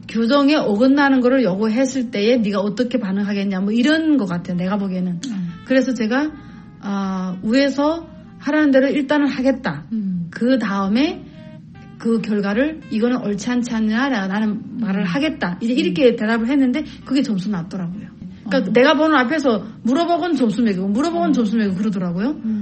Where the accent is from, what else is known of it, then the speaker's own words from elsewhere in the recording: South Korea; moved away as an adult; now in United States; 나 한국에서 왔는데 이렇게 해서 이렇게 하는 사람이다